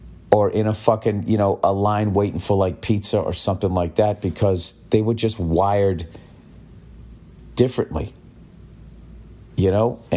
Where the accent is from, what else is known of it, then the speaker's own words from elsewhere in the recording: Massachusetts, United States; I grew up in Massachusetts, so I have no idea where that comes from.